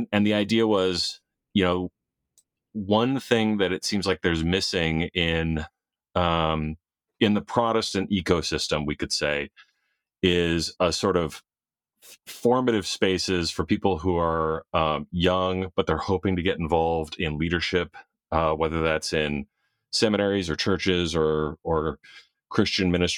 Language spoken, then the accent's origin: English; Pennsylvania, United States; raised in the main line, actually, which surprises a lot of people when they figure out where I am.